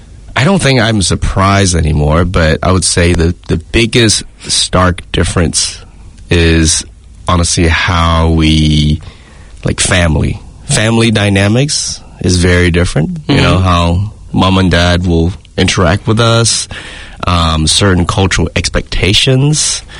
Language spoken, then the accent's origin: English; New Zealand; now in United States; Growing up in New Zealand, a lot of observational, you know, differences between my background, which is Chinese